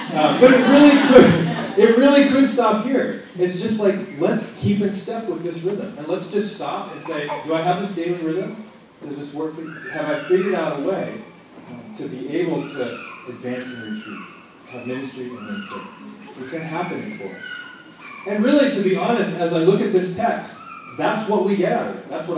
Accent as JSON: {"language": "English", "town": "Modesto", "region": "California", "country": "United States", "tie": "born or raised there", "said": "I grew up in Modesto, so there aren't beautiful places to walk around like Berkeley."}